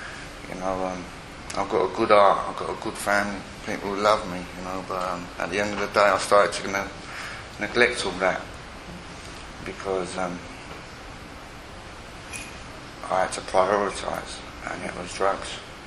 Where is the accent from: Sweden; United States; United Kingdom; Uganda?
United Kingdom; London; I am a Londoner, I was born just over the bridge there, but I don't live up here no more